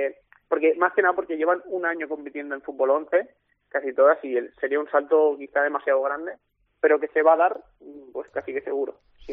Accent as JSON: {"language": "Spanish", "town": "Cornellà de Llobregat", "region": "Catalonia", "country": "Spain", "said": "yo empecé entrenando en un club de aquí del barrio, yo soy de Cornellá"}